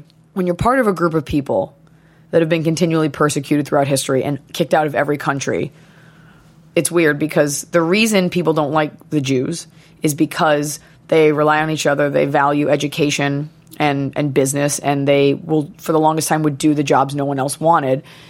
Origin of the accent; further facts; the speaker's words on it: Dallas, Texas, United States; moved away as an adult; also born or lived in Boston; Also, growing up in Dallas, Texas, like